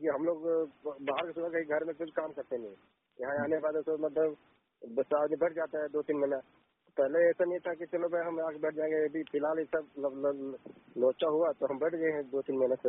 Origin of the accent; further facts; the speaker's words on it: Dharampur, Jharkhand, India; हम तो है धर्मपुर से सर, झारखंड धर्मपुर से।